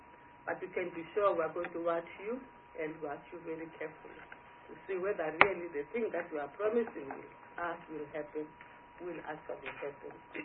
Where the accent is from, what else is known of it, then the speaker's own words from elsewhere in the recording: Eastern Cape, South Africa; I come from the Eastern Cape too. I don't mean East London. I don't mean Port Elizabeth. I mean the actual village out there